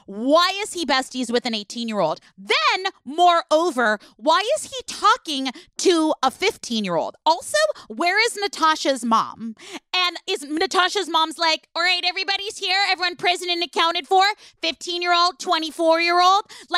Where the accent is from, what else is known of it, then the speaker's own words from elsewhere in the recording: Oakland, California, United States; I grew up in Oakland, California.